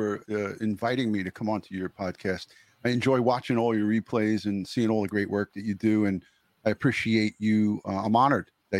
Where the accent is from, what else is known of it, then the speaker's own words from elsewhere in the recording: New York, United States; You know, Mike, I'm a Long Island kid, but I grew up on the border of Queens and Nassau